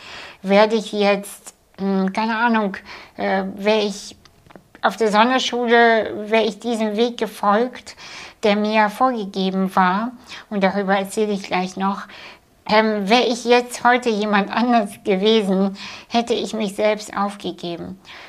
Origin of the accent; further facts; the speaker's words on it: Kazakhstan; Und ich bin in Kasachstan geboren, vor 37 Jahren. Und ich in einem Dorf, was nicht mal auf Google Maps zu finden ist.